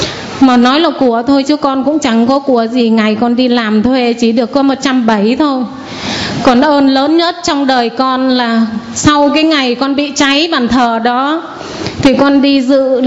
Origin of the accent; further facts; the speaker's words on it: Hà Nam, Vietnam; Dạ con ở Hà Nam, nhưng mà cha mẹ con đi làm kinh tế trong Hòa Bình.